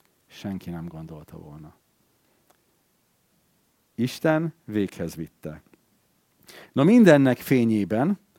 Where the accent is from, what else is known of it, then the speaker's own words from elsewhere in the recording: Vojvodina, Serbia; mivel délvidékről származom